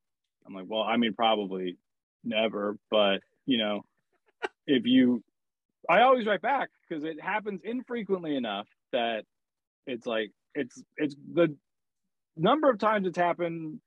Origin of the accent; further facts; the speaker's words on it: Ireland; So like I'm very pale. I'm Irish.